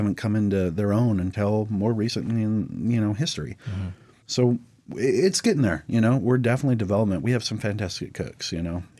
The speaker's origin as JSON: {"language": "English", "town": "Wasilla", "region": "Alaska", "country": "United States", "tie": "born or raised there", "said": "Yeah, so me and my brother, we're born and raised in Wasilla. You know, we're from the area. We grew up, you know, the background, our backyard basically was the Talkeetna Mountains."}